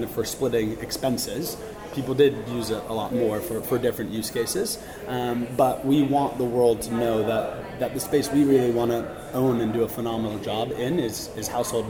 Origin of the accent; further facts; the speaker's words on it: United States; moved away as an adult; now in United Kingdom; I've been in the UK for 7 years now, since 2010. I was born in the UK originally, but I grew up in the States